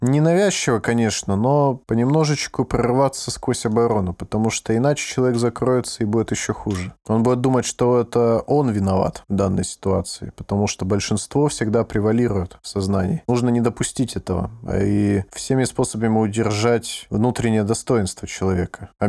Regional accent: Russia; я сказала, что я из России.

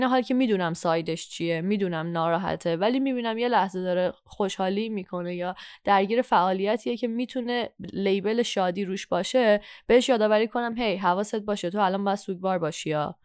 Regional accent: Iran; moved away; مخصوصا ما که خارج از ایرانیم

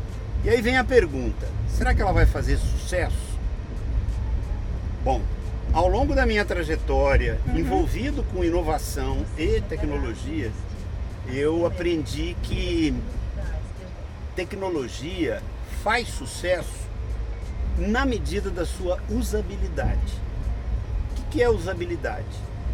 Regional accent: Brazil; Eu, como bom brasileiro, né

